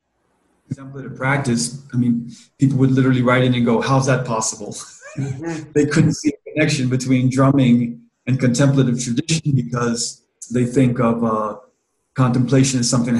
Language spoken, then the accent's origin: English; Washington, District of Columbia, United States; whether it's the gospel choirs at the Catholic church I grew up in Washington, D.C., they have a gospel choir and they have a praise dance